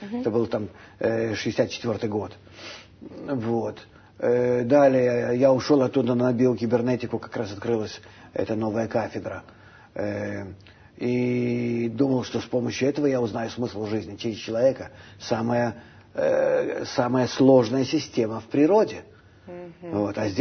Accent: Russia; moved away as an adult; now in Israel; Уеду я из России. Был в отказе несколько лет, и через Прибалтику уехал. В 74-м году прибыл в Израиль

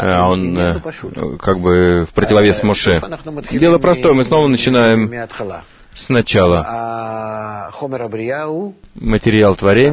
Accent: Russia; Я родился, вырос в России

